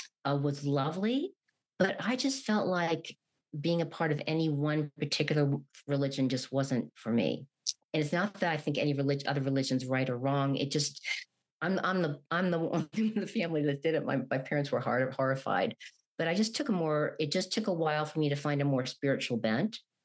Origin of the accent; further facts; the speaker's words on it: Louisville, Kentucky, United States; I grew up in Louisville, Kentucky, which is not like that. We have the Kentucky Derby there and there are horses there and horse farms.